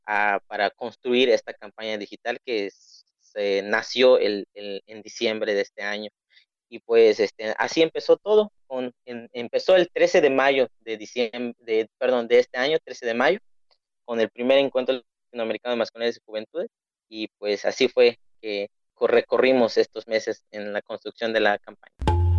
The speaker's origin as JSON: {"language": "Spanish", "town": "Chunhuhub", "region": "Quintana Roo", "country": "Mexico", "said": "soy del estado de Quintana Roo, de una comunidad que se llama Chunjujú, Quintana Roo, del estado. Tengo 22 años"}